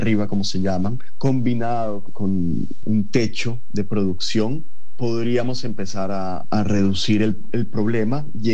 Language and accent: Spanish; Colombia; Siendo colombiano, tengo datos de Colombia.